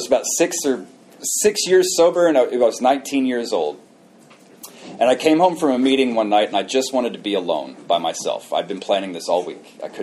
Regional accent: Oklahoma, United States; So I was born in Oklahoma, born and raised in Oklahoma.

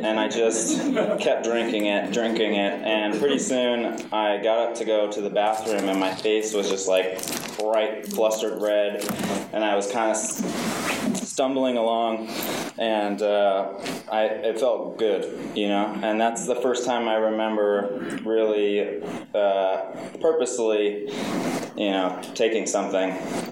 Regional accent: San Mateo, California, United States; I'm from San Mateo. And yeah, I grew up in the peninsula.

